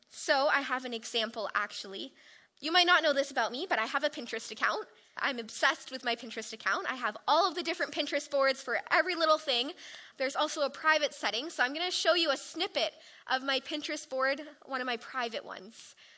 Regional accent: Toronto, Ontario, Canada; So from Toronto, I'm from Toronto, it seemed really, really small

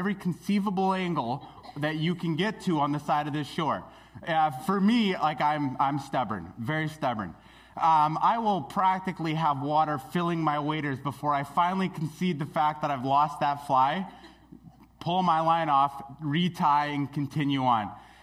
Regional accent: Smithers, British Columbia, Canada; I'm from Smithers. My family moved there when I was about five or six, and I grew up there. I graduated high school there. I love this area of British Columbia, this Pacific Northwest.

